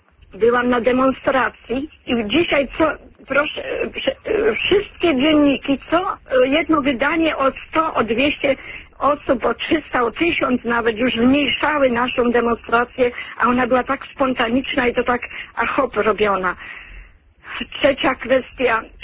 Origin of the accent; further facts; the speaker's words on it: Poznań, Greater Poland Voivodeship, Poland; ale ja jestem poznanianką, jestem dumna z tego